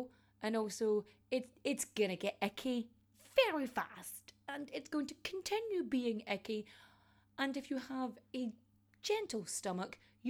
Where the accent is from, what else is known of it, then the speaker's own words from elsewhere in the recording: Ireland; I'm from Ireland. I say on the podcast that I live in Ireland. I speak Irish in several of my videos, right?